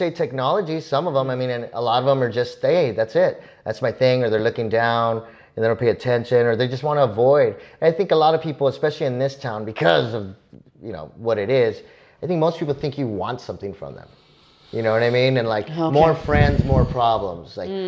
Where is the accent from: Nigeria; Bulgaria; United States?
United States; El Paso, Texas; Yes, it's hot, but I'm from El Paso, Texas.